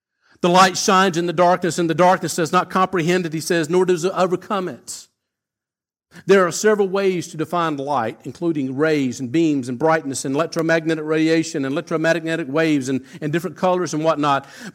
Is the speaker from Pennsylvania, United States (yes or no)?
no; South Carolina, United States; in case you are new to our church here this morning and you haven't figured out my accent yet, I'm originally from South Carolina, over on the east coast of the U.S.